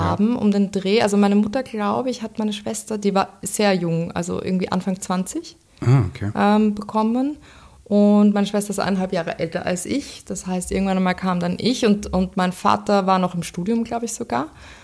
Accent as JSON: {"language": "German", "region": "Styria", "country": "Austria", "tie": "born or raised there", "said": "ich bin in der Steiermark aufgewachsen"}